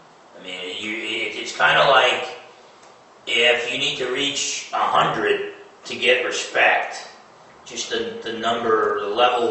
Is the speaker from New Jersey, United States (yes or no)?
yes; Newark, New Jersey, United States; I was born in Newark, I went to high school in Newark, N-E-W-A-R-K. Some people say Newark or whatever, but it was a time. Now New Jersey is getting popular